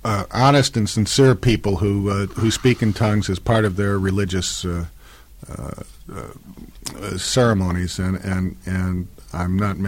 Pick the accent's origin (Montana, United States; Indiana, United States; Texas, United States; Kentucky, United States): Montana, United States; I would mention a southern, since I'm from Montana, the frigid part of the soul.